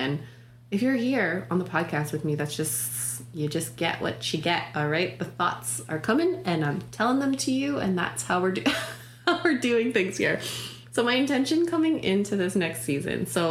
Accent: Winnipeg, Manitoba, Canada; being away from Winnipeg, my hometown, so much.

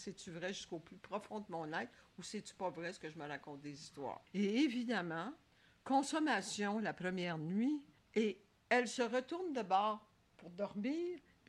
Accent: Ottawa, Ontario, Canada; now in Montréal, Canada; je ne suis pas québécoise d'origine, je suis franco-ontarienne. Donc, je suis déménagée d'Ottawa à Montréal.

